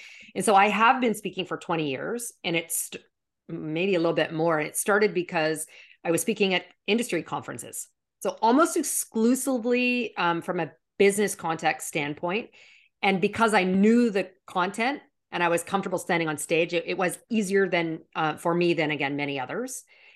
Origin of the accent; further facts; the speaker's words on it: Canada; I'm Canadian originally. So good, you know, good Canadian.